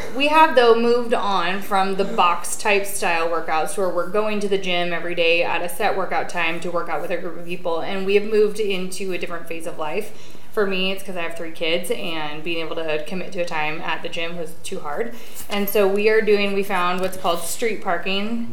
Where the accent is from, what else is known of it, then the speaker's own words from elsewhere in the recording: Pacific Northwest, United States; Suck it up, Buttercup. We're from the Northwest.